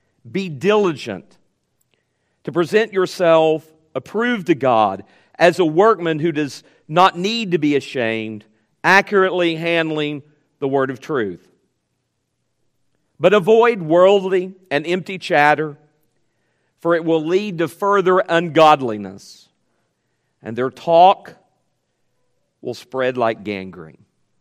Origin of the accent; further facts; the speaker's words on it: Tennessee, United States; I'm actually from Tennessee originally.